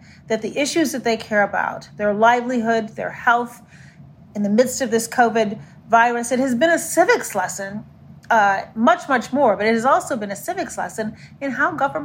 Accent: Chicago, Illinois, United States; my hometown of Chicago, where Laquan McDonald was shot 16 times by police

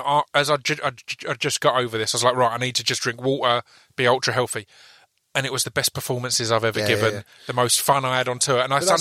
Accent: East of England, United Kingdom; I'm from Essex. In Essex, if you're out with mates

